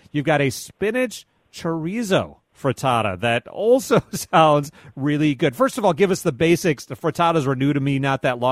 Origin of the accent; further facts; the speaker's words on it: Midwest, United States; Now, you mentioned okra, and I'm from the Midwest. I couldn't have picked okra out of a lineup most of my life.